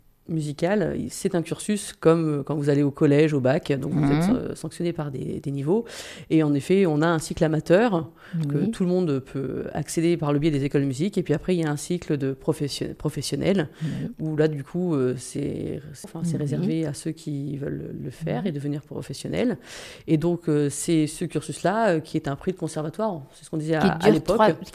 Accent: Centre-Val de Loire, France; Je suis d'Eure-et-Loire.

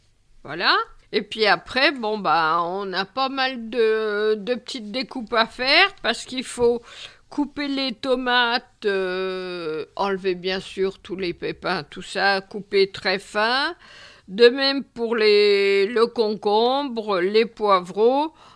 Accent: Grand Est, France; Oui, je suis Lorraine.

